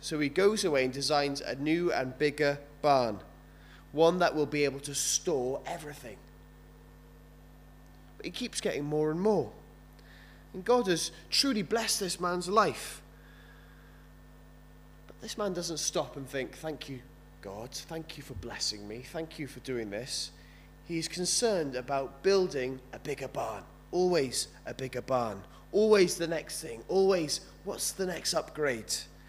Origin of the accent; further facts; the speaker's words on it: London, United Kingdom; moved away as an adult; now in Cardiff, United Kingdom; I'm from London originally. I moved to Cardiff about 8 years ago, where I met my wife, who's from Swansea originally